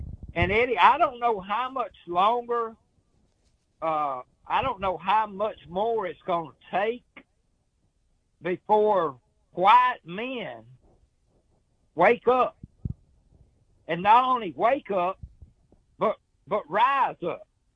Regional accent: Southern United States, United States; As a Southerner, men like A.P. Hill was certainly a hero of mine

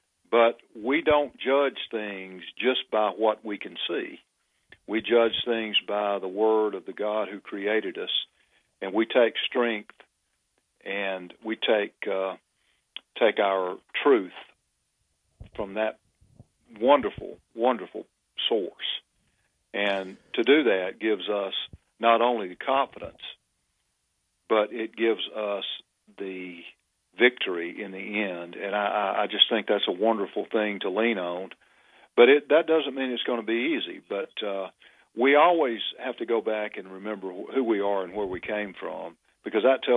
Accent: Alabama, United States; but I know here in my home state of Alabama that white people still constitute about 70 to 75% of the population

